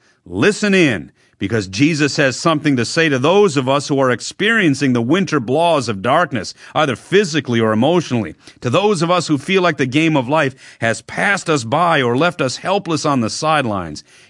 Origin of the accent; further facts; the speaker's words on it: Michigan, United States; growing up in Michigan here in the United States, the cloudy, snowy days never seem to end this time of year.